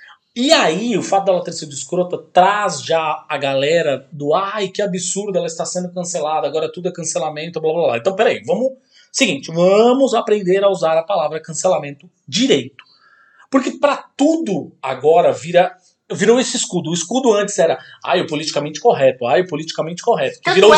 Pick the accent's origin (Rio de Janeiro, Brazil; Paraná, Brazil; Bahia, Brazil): Paraná, Brazil; Curitiba; born there; porque eu nasci em Curitiba.